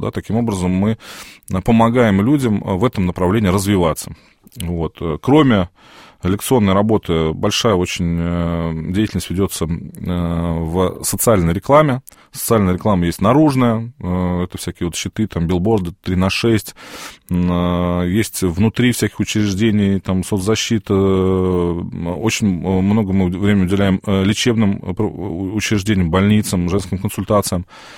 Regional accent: Nizhny Novgorod, Nizhny Novgorod Oblast, Russia; так получилось то, что я сам из Нижнего Новгорода

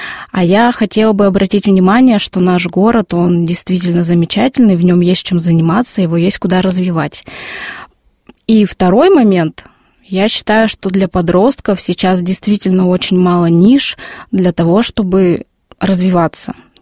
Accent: Nizhny Tagil, Sverdlovsk Oblast, Russia; now in Tobolsk, Russia; Я из Нижнего Тагила.

